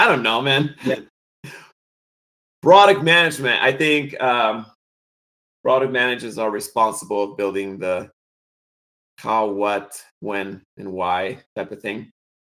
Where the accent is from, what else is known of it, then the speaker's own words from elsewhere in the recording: Guatemala; English is a second language; I'm originally from Guatemala.